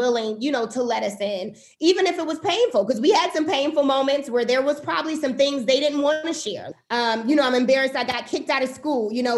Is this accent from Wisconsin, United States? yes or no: yes; Milwaukee, Wisconsin, United States; So I am a Milwaukee native where I grew up in Milwaukee.